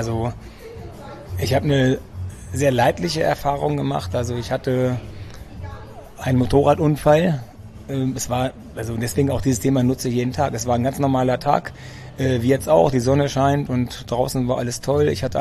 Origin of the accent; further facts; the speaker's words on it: Greece; ich bin Grieche, meine Eltern kommen aus Griechenland